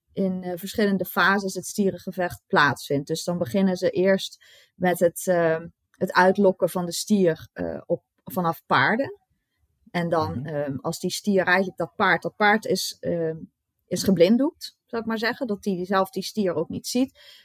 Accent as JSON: {"language": "Dutch", "country": "Netherlands", "said": "Want dat is misschien niet heel logisch om daar als Nederlander überhaupt mee aan de slag te gaan. Want we hebben dat hier niet en we hebben dat ook hier niet gehad op die manier."}